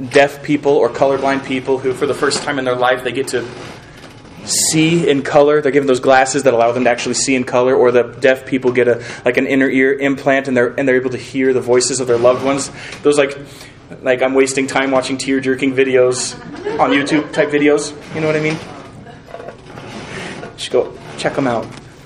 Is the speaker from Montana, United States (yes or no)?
yes; Chester, Montana, United States; born there; I was born in Chester, Montana, where I guess liberty, because you could just walk and walk and walk.